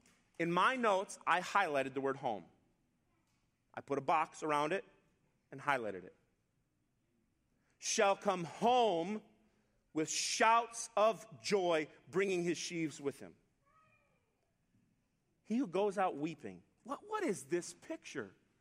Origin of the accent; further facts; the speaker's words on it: Chicago, Illinois, United States; also born or lived in Watertown; now in Greenwood, United States; I grew up near the Chicago area, then moved to Watertown, Wisconsin, which I thought was like the middle of nowhere, Watertown. And then I moved to Greenwood, Wisconsin.